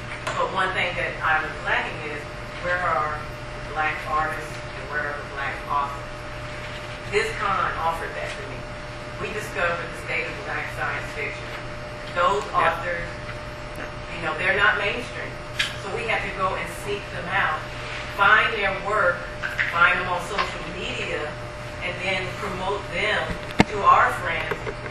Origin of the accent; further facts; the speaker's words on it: North Carolina, United States; Robin and I have been coming to the con for 5 years. We're from North Carolina.